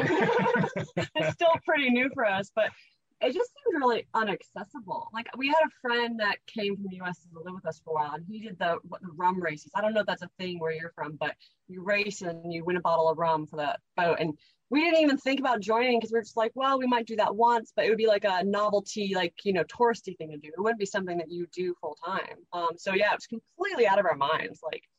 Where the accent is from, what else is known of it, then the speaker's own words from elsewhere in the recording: North Carolina, United States; also born or lived in Florida / United Kingdom / Ukraine / Colorado; Yeah, so I was born in Florida, grew up in North Carolina, spent some time in the UK when my mom remarried a British guy, and then Connor and I actually met in Ukraine and then moved back to Colorado together